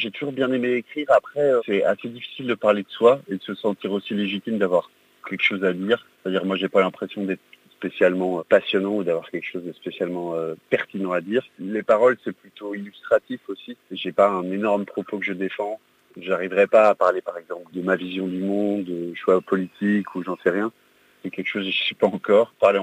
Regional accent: Brussels, Brussels-Capital Region, Belgium; moved away as an adult; j'ai quitté la ville, j'ai quitté Bruxelles, qui était quand même ma ville natale, où j'ai passé 35 ans

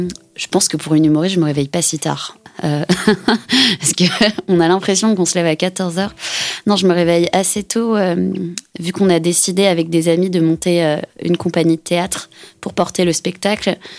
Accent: Rennes, Brittany, France; je suis particulièrement basée à Rennes parce que je suis rennaise depuis toujours.

